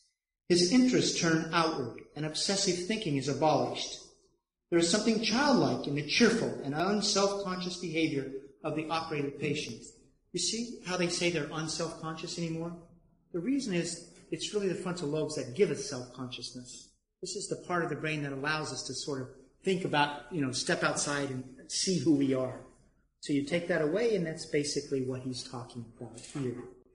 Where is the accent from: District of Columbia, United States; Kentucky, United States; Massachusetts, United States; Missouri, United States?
Massachusetts, United States; Cambridge; I'm from Cambridge, where Harvard University is. Up until recently, there was an Agassiz school.